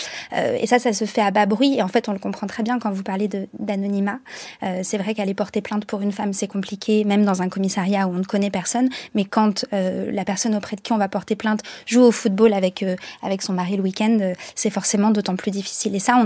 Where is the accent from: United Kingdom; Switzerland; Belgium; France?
France; Auvergne-Rhône-Alpes; Moi, j'ai grandi dans l'Allier, j'y retourne ce soir, d'ailleurs, après cette émission.